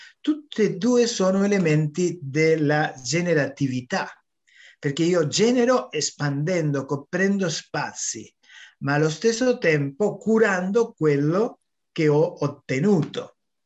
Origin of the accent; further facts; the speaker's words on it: Argentina; Italian is a second language; non sono italiano. Non so se lo abbiamo detto, che sono argentino